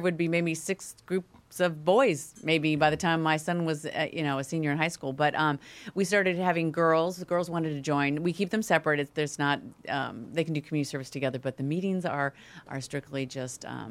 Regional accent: Newport Beach, California, United States; I grew up in Newport Beach and did that as a girl

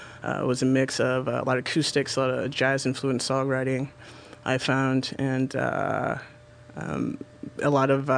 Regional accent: California, United States; also born or lived in Chicago; No, I grew up in the Bay Area. I was born in LA County, but I grew up all around San Francisco and Berkeley, Hayward, down Modesto a lot. So Bay Area for sure.

